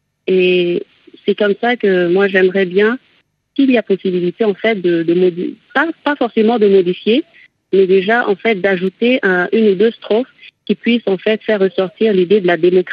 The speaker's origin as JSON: {"language": "French", "country": "Chad", "said": "en tant que Tchadienne, en tant que personne vivant dans la nation"}